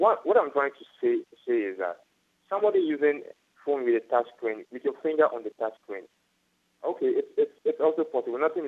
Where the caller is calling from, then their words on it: Ho, Volta, Ghana; I'm calling from Ghana.